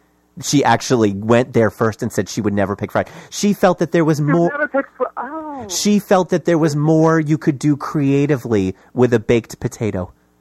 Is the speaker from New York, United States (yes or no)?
yes; New York City, New York, United States; I mean, you know, I'm from New York City, so I'm still getting to know this whole Vermont thing.